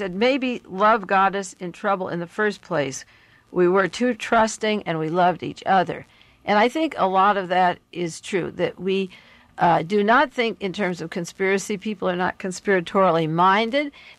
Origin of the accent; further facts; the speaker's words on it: Beverly Hills, California, United States; I was raised in Beverly Hills, went to Beverly High.